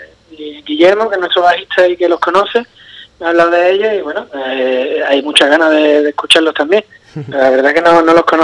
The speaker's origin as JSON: {"language": "Spanish", "town": "Cádiz", "region": "Andalusia", "country": "Spain", "said": "Lo de lo típico de que nadie es profeta en su tierra"}